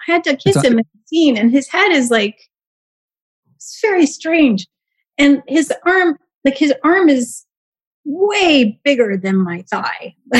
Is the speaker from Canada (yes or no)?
yes; Canada; And I'm Canadian as well. So like, forget about it. You know, I don't think I've ever been late a day in my life.